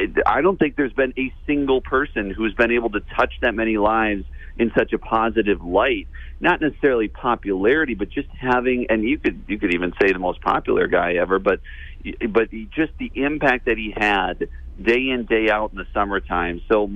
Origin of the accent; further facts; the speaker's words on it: La Crosse, Wisconsin, United States; We'd growing up in La Crosse, we'd go to Milwaukee where they lived